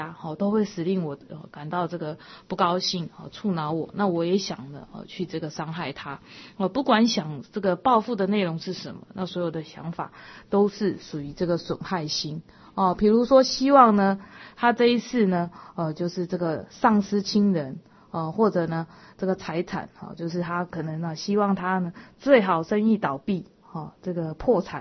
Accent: China; 那我们中国人呢、啊、就是常常有一句话说这个刀子嘴豆腐心啊

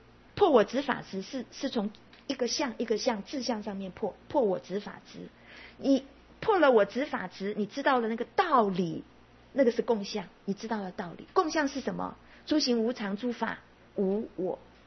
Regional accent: Hsinchu, Taiwan; also born or lived in Pingtung; 大概是我两岁左右了，我们搬到新竹，一直到现在都还住在那里，哦，住在新竹。

